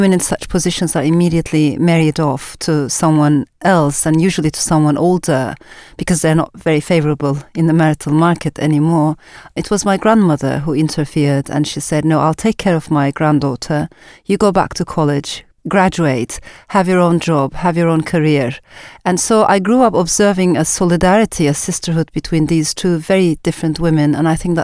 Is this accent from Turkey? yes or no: yes; Ankara, Turkey; also born or lived in Strasbourg, France; I was born in Strasbourg in France, and my parents got separated shortly afterwards. So I came back to Ankara, Turkey, with my mom, and thereafter I was raised by a single mother, a divorcee, which at the time was a bit unusual. This was a very conservative Muslim neighborhood.